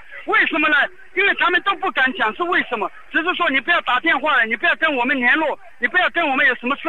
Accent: Tibet, China; moved away; 现在大陆政府说我们是西藏人是恐怖分子，我们流亡在外的这个年轻人

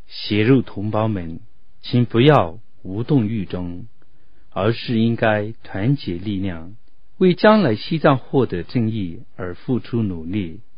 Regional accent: Yushu, Qinghai, China; 我的家乡是青海玉树南秦，我现年27岁

